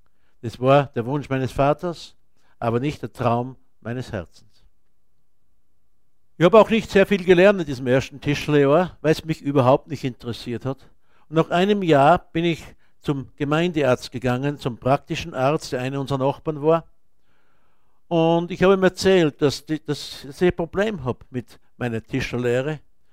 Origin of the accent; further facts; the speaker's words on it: Austria; ich bin ein gebürtiger Österreicher und bin in einem armen Haus aufgewachsen.